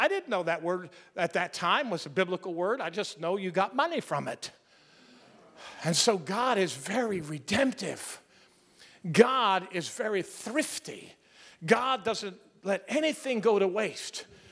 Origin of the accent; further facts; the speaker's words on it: Philadelphia, Pennsylvania, United States; I grew up in South Philadelphia.